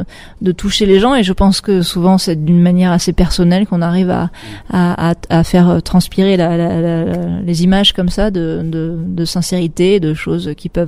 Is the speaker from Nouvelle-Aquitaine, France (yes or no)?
yes; Nouvelle-Aquitaine, France; Je suis originaire donc du sud-ouest d'Angoulême, bassin d'Arcachon, Royan, tout ça, c'est des paysages qui sont très forts pour moi, c'est mes racines.